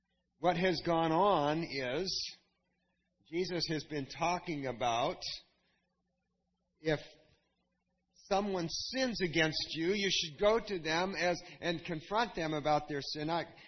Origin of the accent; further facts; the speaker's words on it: The Dalles, Oregon, United States; I have a friend who I grew up with in the Dalles, who lived a block away from me.